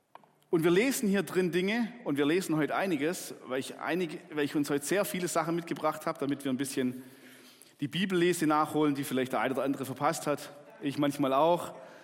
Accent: Baden-Württemberg, Germany; als Schwabe, als eifriger Schwabe und auch als schaffiger Schwabe

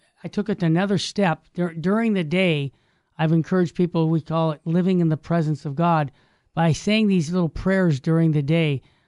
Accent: California, United States; Yeah. I mean, in my own diocese, I grew up here in the San Gabriel Valley.

